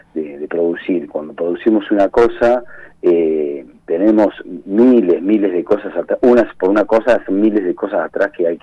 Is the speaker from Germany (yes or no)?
no; Buenos Aires Province, Argentina; como cantador argentino, porque yo soy argentino de la provincia de Buenos Aires